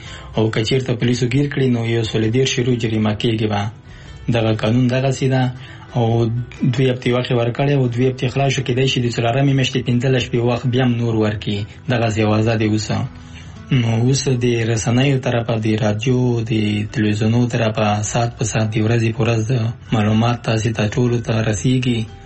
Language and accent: Pashto; Paktia, Afghanistan; now in Paris, France; زه کوم زازی د پکتیا ولایت دی، اریوب زازی ولسوالۍ اوسیدونکی یم چې پیلن په فرانسې کې پاریس کې ژوند کوم